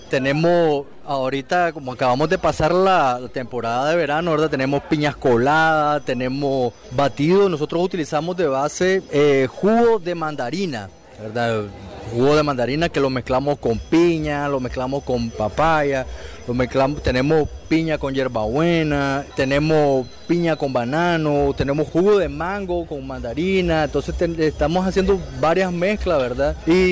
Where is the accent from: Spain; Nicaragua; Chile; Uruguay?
Nicaragua; Managua; Somos un emprendimiento familiar, somos de Managua